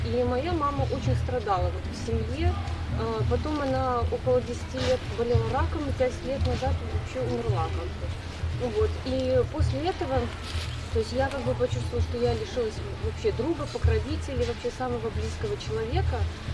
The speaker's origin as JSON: {"language": "Russian", "region": "Minsk", "country": "Belarus", "said": "я из Минска"}